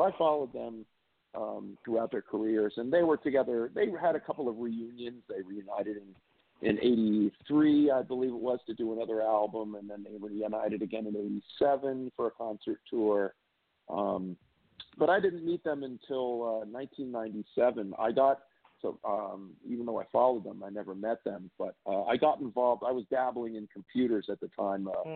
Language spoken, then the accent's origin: English; Wayne, New Jersey, United States; Yeah, I was born there. I was born in Patterson, but I actually grew up in Wayne Township.